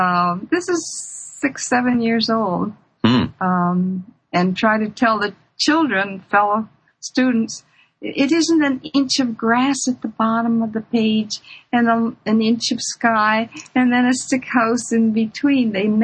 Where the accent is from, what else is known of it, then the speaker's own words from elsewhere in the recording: Canada; born there; also born or lived in Ann Arbor, United States; in a little all-Black village called North Buxton. And Depression years, we moved, and that's how I was born in Canada, but back and forth to Ann Arbor.